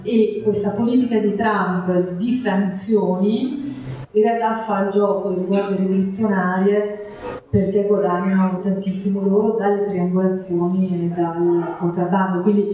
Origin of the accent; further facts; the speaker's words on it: Iran; Italian is a second language; oggi io iraniana, se sono in Iran e risiedo lì